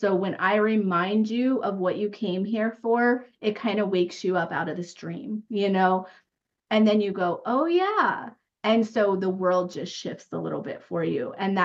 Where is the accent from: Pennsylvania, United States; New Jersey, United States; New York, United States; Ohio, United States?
Pennsylvania, United States; now in Austin, United States; I live in Austin, Texas. I was born in Pennsylvania and raised there. And I moved to Texas about 11 years ago.